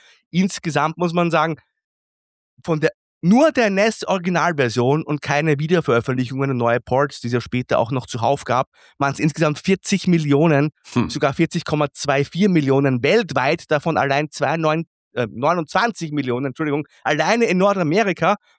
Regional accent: Austria; Schwammerl, wie man bei uns in Österreich sagt.

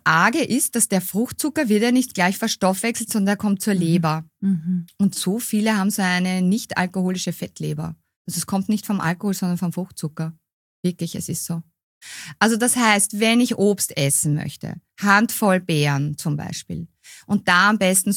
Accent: Austria; Also bei uns in Österreich heißt es Kaffiol

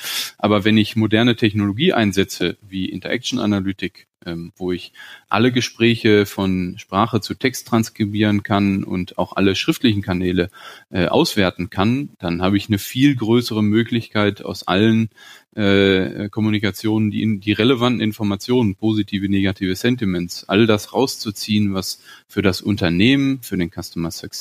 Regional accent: Gütersloh, North Rhine-Westphalia, Germany; Ich bin eben auch in Gütersloh aufgewachsen.

